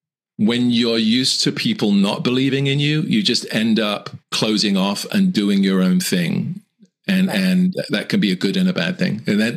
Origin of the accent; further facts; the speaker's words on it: Southend-on-Sea, East of England, United Kingdom; My hometown is Southend in England.